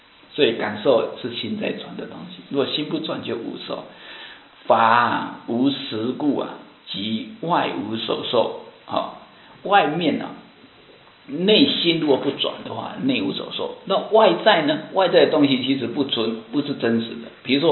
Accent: Taiwan; 我们台湾人喜欢吃臭豆腐

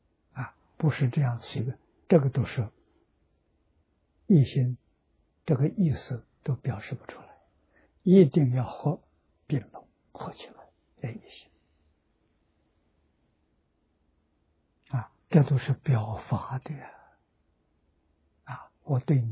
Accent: China; 我们中国人往生的时候到里面听佛说话，全说我们同样的语言啊，同样的文字啊。

